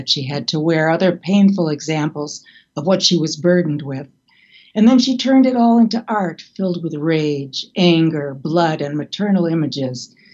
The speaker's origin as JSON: {"language": "English", "town": "Milwaukee", "region": "Wisconsin", "country": "United States", "tie": "born or raised there", "said": "the series about Jeffrey Dahmer, killer cannibal of my hometown Milwaukee"}